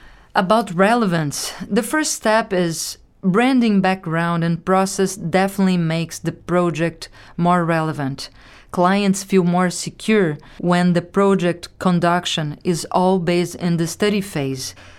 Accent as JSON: {"language": "English", "region": "Rio de Janeiro", "country": "Brazil", "also_born_or_lived": "Europe", "said": "from Rio de Janeiro. I graduated in classical singing and lived 10 years in Europe playing with the band"}